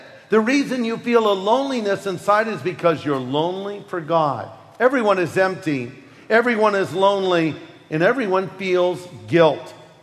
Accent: United States; Excuse me. Sorry, I'm from America. I have no idea what I'm doing.

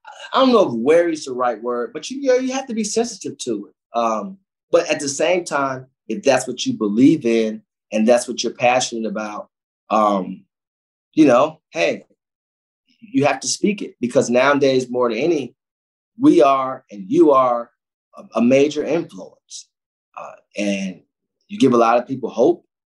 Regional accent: Cleveland, Ohio, United States; But when you come from those places, inner city Cleveland, like I come from the Glenville community, you wake up with a pain.

